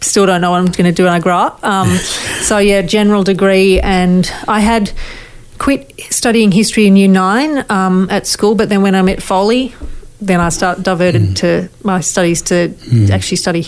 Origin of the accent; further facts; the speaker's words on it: Canberra, Australian Capital Territory, Australia; moved away as an adult; also born or lived in Melbourne; my grandfather came here from London in about the 30s. So I grew up in Canberra and moved down to Melbourne in 94 to go to university.